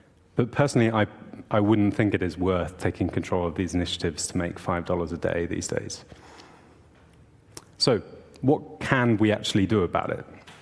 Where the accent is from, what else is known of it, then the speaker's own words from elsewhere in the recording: United Kingdom; The UK, my home country